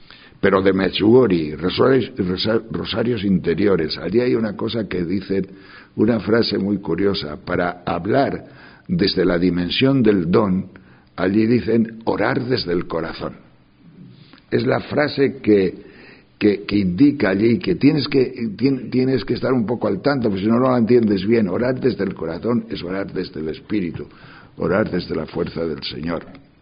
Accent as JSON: {"language": "Spanish", "region": "Castile and León", "country": "Spain", "tie": "born or raised there", "said": "que mi pueblo es de León, pero claro, yo estoy en un León que baja inmediatamente a Covadonga"}